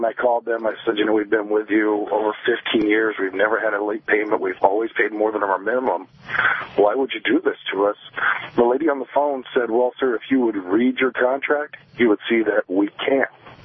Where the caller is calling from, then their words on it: Riverview, Michigan, United States; Hey, Pete. I'm calling from Riverview.